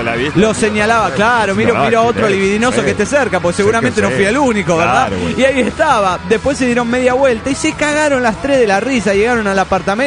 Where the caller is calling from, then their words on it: Monterrey, Nuevo León, Mexico; Aquí desde Monterrey quiero decirles que el sábado próximo, es decir, mañana cumplo años